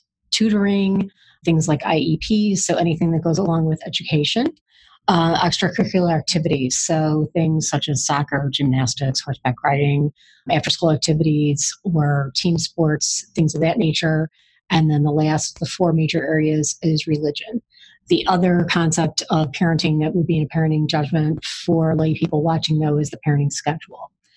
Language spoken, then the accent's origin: English; Midwest, United States; now in Highland Park, United States; I wanted to come back to the Midwest. I grew up in the Midwest.